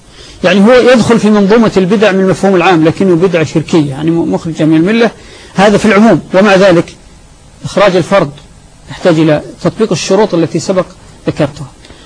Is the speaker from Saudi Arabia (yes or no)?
yes; Saudi Arabia; فمثلا عندنا في المملكة العربية السعودية